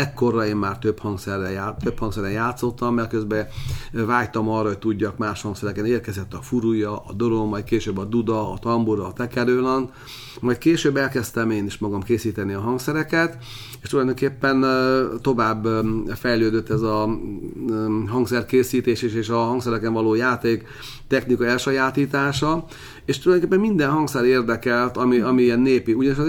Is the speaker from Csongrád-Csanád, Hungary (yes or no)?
yes; Sándorfalva, Csongrád-Csanád, Hungary; hogy én Sándor falváról származom, ami Szegedhez van nagyon közel